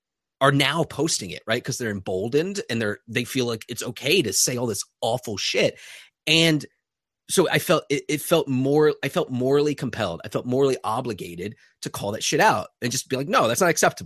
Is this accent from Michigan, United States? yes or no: no; Richmond, Virginia, United States; so I grew up in the South. I grew up in Richmond, Virginia